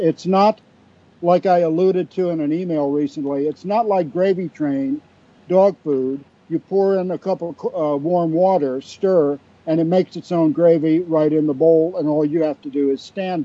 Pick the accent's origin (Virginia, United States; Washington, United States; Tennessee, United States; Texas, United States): Virginia, United States; Alexandria; hooking up with a local black minister in my hometown of Alexandria to picket at a cab stand in 68 and 69, just as a teenager